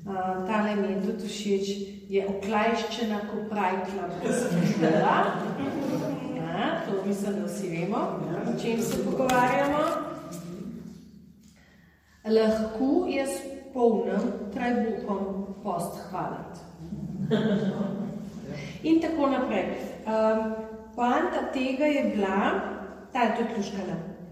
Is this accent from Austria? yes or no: no; Ribnica, Southeast Slovenia, Slovenia; Se pravi, prihajam iz Ribance in vsak recept ima svoj pregovor v ribniškem narečju.